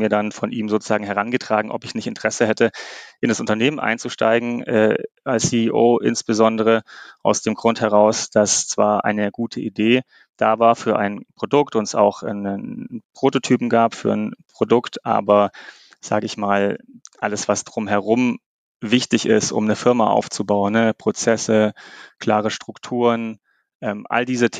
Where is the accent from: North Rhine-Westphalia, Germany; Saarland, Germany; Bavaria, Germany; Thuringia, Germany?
Bavaria, Germany; Munich; moved away as an adult; now in Stuttgart, Germany; Und ich komme ursprünglich aus München übrigens. Ich bin in München geboren und habe auch knapp über 20 Jahre in München gelebt, bevor ich dann hier nach Stuttgart gezogen bin.